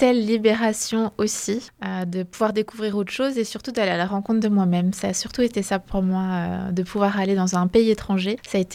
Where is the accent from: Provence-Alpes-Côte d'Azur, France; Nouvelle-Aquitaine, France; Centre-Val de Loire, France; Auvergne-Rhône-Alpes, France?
Centre-Val de Loire, France; Blois; also born or lived in Brittany; Alors, donc je suis née en Bretagne, mais je suis arrivée très vite à Blois, je devais avoir 4 ans. Et j'ai commencé la danse tout de suite à Blois.